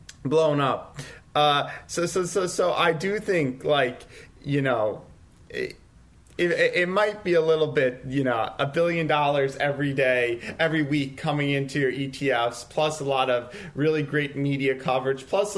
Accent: Rochester, New York, United States; So they're actually from my hometown of Rochester, New York.

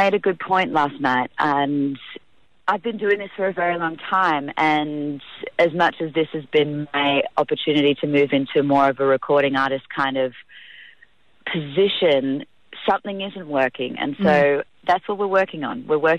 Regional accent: Sydney, New South Wales, Australia; born there; I was born in Sydney

